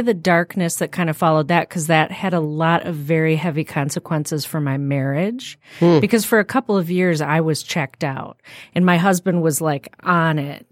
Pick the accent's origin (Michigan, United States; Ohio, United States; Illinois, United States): Michigan, United States; Ortonville; I am from Ortonville, Michigan, also known lovingly as Ortontucky.